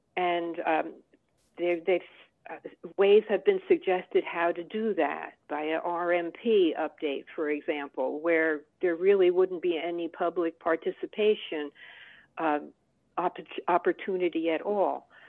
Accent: Chester Township, United States; I'm from Chester Township, and this is the first time I've seen one of your meetings or participated.

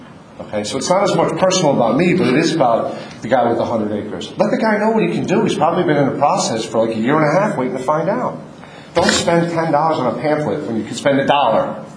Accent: Newfoundland, New Jersey, United States; I'm from Newfoundland, New Jersey, part of West Milford.

